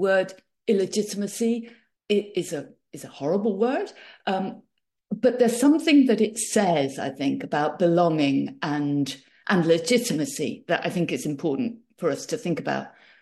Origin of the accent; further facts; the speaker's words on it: England, United Kingdom; I was brought up in England.